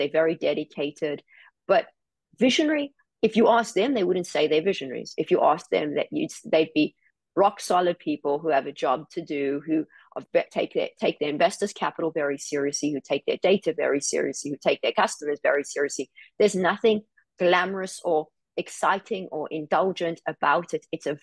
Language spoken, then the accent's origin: English; South Africa; It was tough growing up in South Africa.